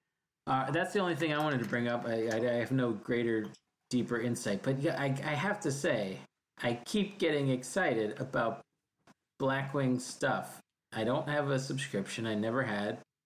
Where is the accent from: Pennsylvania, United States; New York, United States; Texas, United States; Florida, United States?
Texas, United States; Houston; My hometown Houston Astros are a strong Orange representative